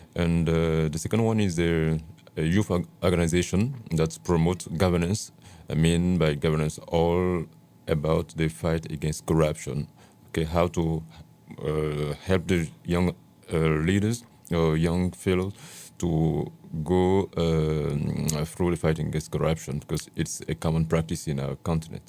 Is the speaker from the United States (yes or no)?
no; Côte d’Ivoire; English is a second language; I come from Ivory Coast in West Africa